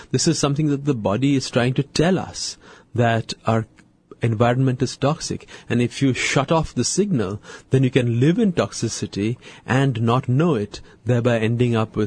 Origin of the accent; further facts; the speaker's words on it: India; I was brought up in India, but not as a regular Indian, but as a Parsi.